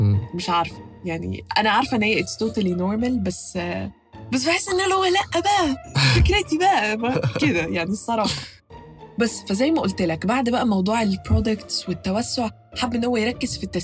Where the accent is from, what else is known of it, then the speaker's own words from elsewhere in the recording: Egypt; بس دي مش عندنا في مصر